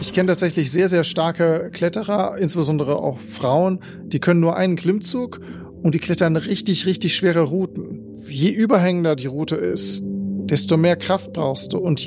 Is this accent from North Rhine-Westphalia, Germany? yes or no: yes; North Rhine-Westphalia, Germany; Ich komme aus Norddeutschland, aus der Nähe von Bielefeld ursprünglich.